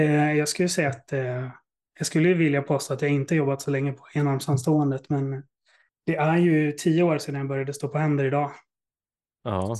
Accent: Norrland, Sweden; min barndom i Norrland med en skilsmässa

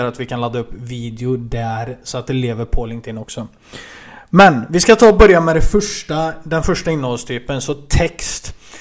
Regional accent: Falköping, Västra Götaland County, Sweden; now in Oslo, Norway; jag är ju stationerad vanligtvis i Oslo, men jag kommer ju från Falköping, Västra Götaland ifrån början. För dig som tror att jag är norsk, jag är faktiskt svensk ifrån början, men jag har bott i Norge så länge så det har mixat in sig med min svenska.

